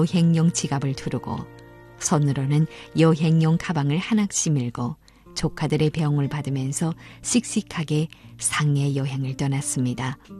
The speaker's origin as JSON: {"language": "Korean", "town": "Yanbian", "region": "Jilin", "country": "China", "tie": "born or raised there", "said": "윤동주 시인의 유적지가 내 고향 연변에 있어"}